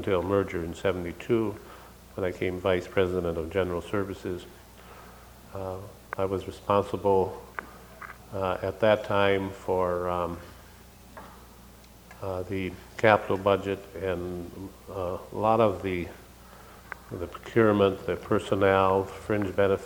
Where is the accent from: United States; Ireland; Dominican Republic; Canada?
United States; Appleton, Wisconsin; born there; Oh, I was born in 1924 in the Appleton area.